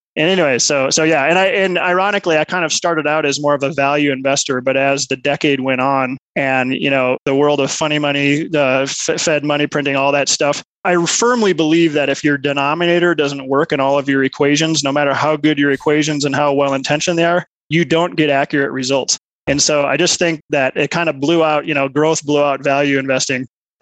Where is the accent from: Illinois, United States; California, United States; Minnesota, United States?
Minnesota, United States; also born or lived in Milwaukee; now in Colorado Springs, United States; We grew up in Minnesota, did our training in Milwaukee, and we always have loved the Rocky Mountains. And so first chance, we came out here. And so I've been out in Colorado Springs since 2008.